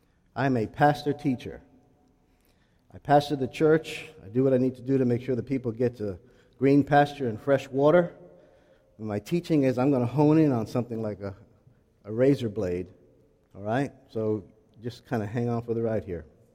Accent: South Carolina, United States; We're from South Carolina.

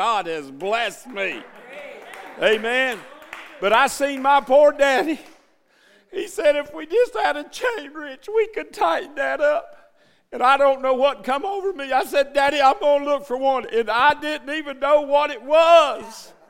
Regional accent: Tennessee, United States; I was young growing up in East Tennessee.

